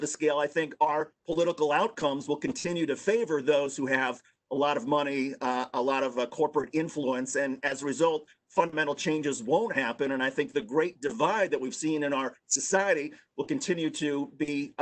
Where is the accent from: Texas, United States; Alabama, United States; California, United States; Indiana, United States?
Indiana, United States; in my hometown in Indiana